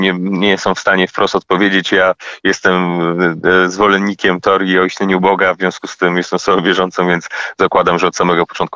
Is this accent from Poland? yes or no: yes; Słupsk, Pomeranian Voivodeship, Poland; Ja jestem Słupszaninem, pochodzę ze Słupska, prawnikiem z wykształcenia